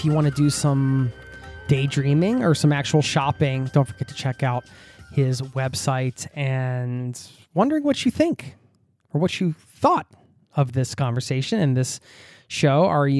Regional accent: United States; now in Norway; And you can't get Cheez-Its here in Norway, like the legit Cheez-Its. Yeah, I'm not above some good old-fashioned American junk food, you know?

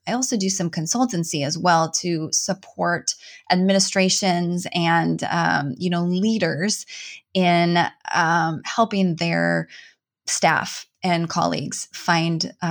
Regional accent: Minnesota, United States; Yeah. Oh, that's a good, I mean, I'm from Northern Minnesota.

